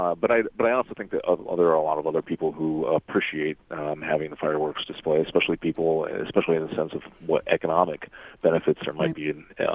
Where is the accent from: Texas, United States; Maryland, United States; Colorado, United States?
Colorado, United States; Now, I grew up in Colorado and in the mountains of Colorado, and we had fireworks displays.